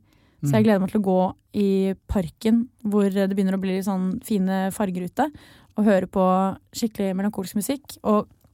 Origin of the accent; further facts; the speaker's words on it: Southern Norway, Norway; Hare kår på Sørlandet der jeg vokste opp.